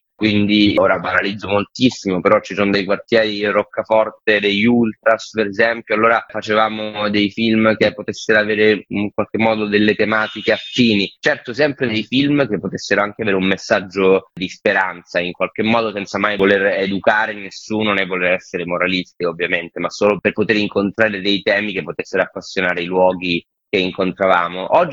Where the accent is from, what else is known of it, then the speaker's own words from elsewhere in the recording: Catanzaro, Calabria, Italy; now in Rome, Italy; io vivo a Roma ma sono nato e cresciuto a Catanzaro